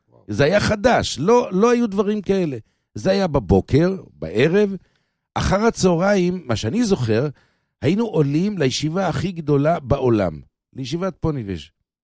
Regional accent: Bnei Brak, Tel Aviv District, Israel; מה שאני זוכר בתור ילד בבני ברק

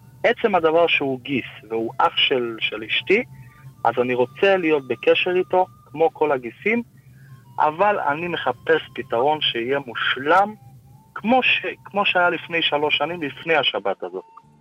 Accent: Jerusalem, Jerusalem District, Israel; אני מהמקור מגיע מירושלמי

